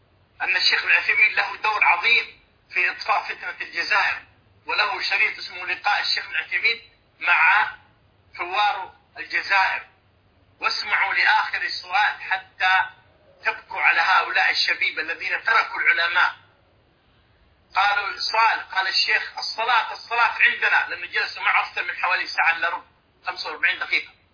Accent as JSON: {"language": "Arabic", "country": "Saudi Arabia"}